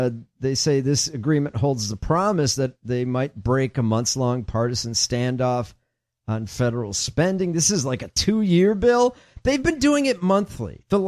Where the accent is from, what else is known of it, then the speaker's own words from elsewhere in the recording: Midwest, United States; I grew up in the Midwest, so, you know, you have rain, fucking rainstorms.